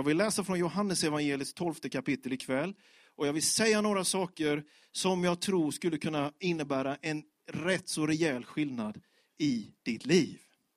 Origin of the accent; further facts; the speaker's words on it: Björkeby, Sweden; jag växte upp med UV-scout och jag har varit i Allians. Men annars är jag uppvuxen i en liten pingstförsamling. På Vischan, på den lilla orten Björkeby.